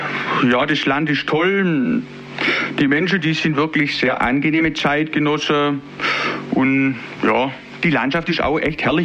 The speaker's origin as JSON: {"language": "German", "region": "Baden-Württemberg", "country": "Germany", "said": "Ihre Hörer in Baden-Württemberg, in meiner Heimat, die dürfen das ruhig wissen."}